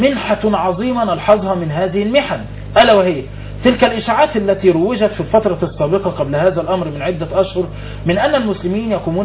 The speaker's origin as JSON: {"language": "Arabic", "country": "Egypt", "said": "نحن شعب مصري"}